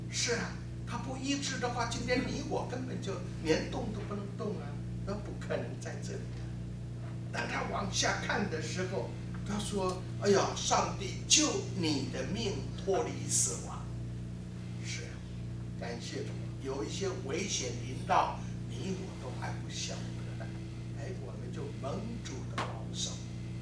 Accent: Taiwan; moved away as an adult; now in United States; 四十年前，我从台湾就移民来到美国，我们就带了五个儿女

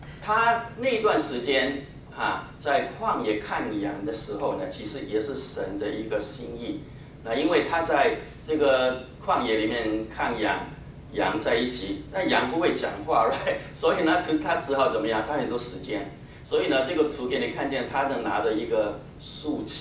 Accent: Guangdong, China; accent: Cantonese; 我们广东话是拉仔呀，拉心肝呢

